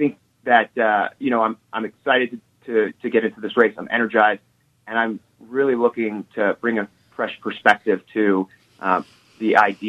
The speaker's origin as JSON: {"language": "English", "region": "New Jersey", "country": "United States", "tie": "born there", "also_born_or_lived": "West Virginia", "said": "You know, I was born in New Jersey. I lived in West Virginia. I was in the Army for a long time and moved all over the place."}